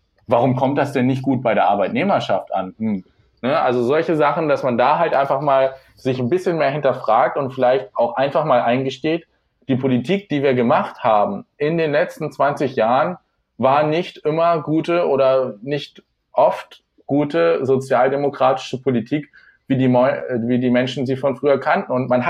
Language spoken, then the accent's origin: German; Lower Saxony, Germany; Also ich komme aus einem kleinen Dorf in der Nähe von Hildesheim, also so 15 Kilometer südlich. Ich bin jetzt für die Ausbildung hergezogen